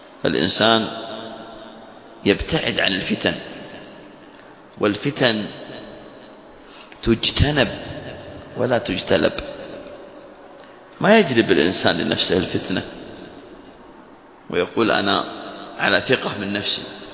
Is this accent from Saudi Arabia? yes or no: yes; Saudi Arabia; وأيضا عندنا في المملكة العربية السعودية